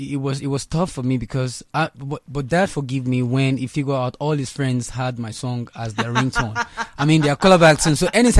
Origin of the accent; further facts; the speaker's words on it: Lagos, Nigeria; Yeah, I grew up in Lagos, Nigeria